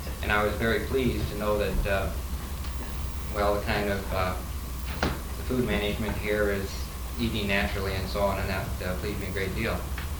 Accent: Tacoma, Washington, United States; from Tacoma.

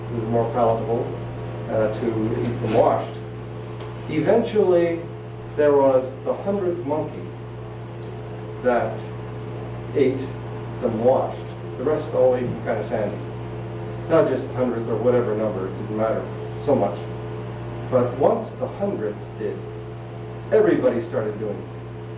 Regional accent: Alberta, Canada; I'm just going to say, I'm a Canadian, and I come from Alberta

